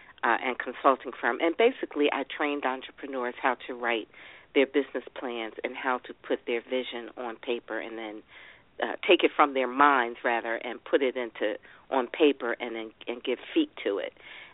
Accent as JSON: {"language": "English", "town": "Philadelphia", "region": "Pennsylvania", "country": "United States", "tie": "born or raised there", "moved": "as an adult", "said": "my husband is a wonderful guy, paralegal, and we both were born and raised in Philadelphia. And when he took a job with the government, that's what prompted us to relocate here."}